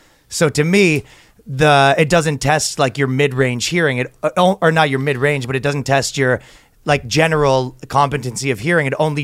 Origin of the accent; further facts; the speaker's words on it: Canada; Yeah, we're both Canadian.